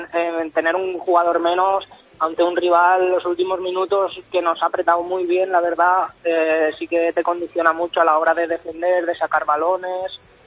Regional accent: Castellón, Valencian Community, Spain; Sí, yo soy de Castellón

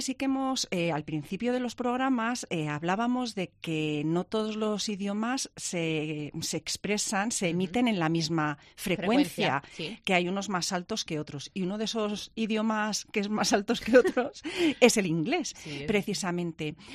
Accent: Spain; nosotros somos españoles y hablamos en español

